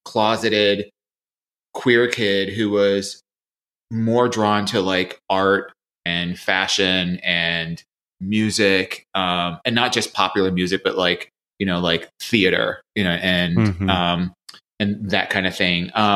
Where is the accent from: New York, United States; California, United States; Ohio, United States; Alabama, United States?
Ohio, United States; Maple Heights; I grew up in Ohio, born in Cleveland. Lived in Maple Heights for the majority of my coming of age years. It's like a small suburb, like southeast of Cleveland.